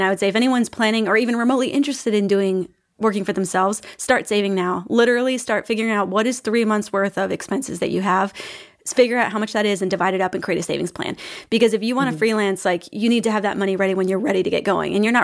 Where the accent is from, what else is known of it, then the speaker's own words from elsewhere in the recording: Kentucky, United States; we grew up in Kentucky and my grandma ran her own store with, her husband.